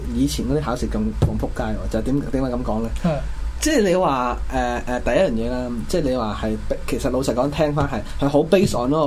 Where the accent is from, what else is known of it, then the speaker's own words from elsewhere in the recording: China; 好简单，我哋中国人以前点破妖法噶？